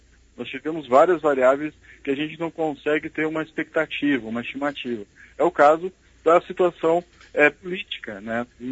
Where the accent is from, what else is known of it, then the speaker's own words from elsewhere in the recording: Brazil; Mas, como brasileiros, somos muito resilientes